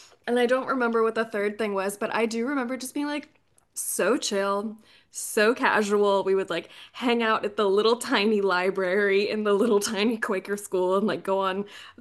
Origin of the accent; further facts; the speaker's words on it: Montgomery Village, Maryland, United States; talking about summers where we grew up in Montgomery County, Maryland. What was the impact? So, in Montgomery Village, swim team was huge.